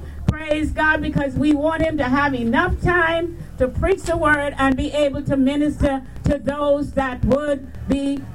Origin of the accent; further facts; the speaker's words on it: Alberta, Canada; I came all the way from Alberta in Canada.